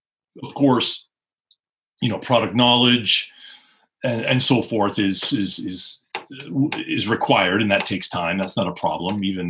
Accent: Seattle, Washington, United States; moved away as an adult; now in Japan; So I went back to the United States, to my hometown, Seattle, went into university, and I majored in business and Japanese language.

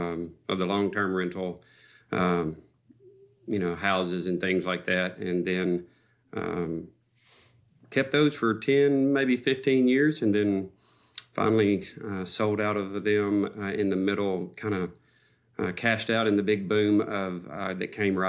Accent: Memphis, Tennessee, United States; Well, we are from Memphis, Tennessee. We've been here since 05, I think 05. So 21 years.

